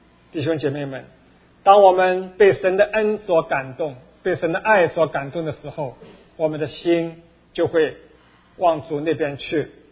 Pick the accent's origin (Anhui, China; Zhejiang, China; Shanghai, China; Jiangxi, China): Shanghai, China; moved away as an adult; now in United States; 我是来自中国大陆上海，在那边出生，也在那边长大。来美国以前是在一所高校里边当老师教书，也做一些的研究。